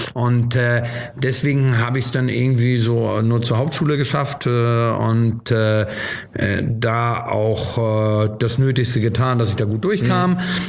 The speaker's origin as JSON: {"language": "German", "region": "Hamburg", "country": "Germany", "said": "ich bin als Hamburger"}